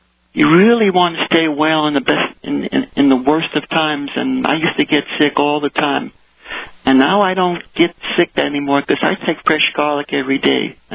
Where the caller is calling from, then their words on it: Arizona, United States; I'm from Arizona.